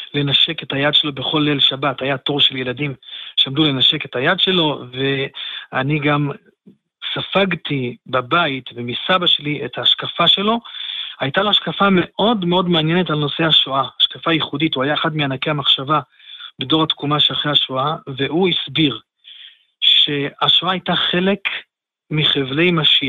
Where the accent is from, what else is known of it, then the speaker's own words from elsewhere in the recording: Komemiyut, Southern District, Israel; אני גדלתי במושב קוממיות, כפי שאמרתם, הרב גליס, מושב קוממיות היה מורכב, 98% מבני המושב היו ניצולי שואה, וכך גדלתי, כך, לתוך זה נולדתי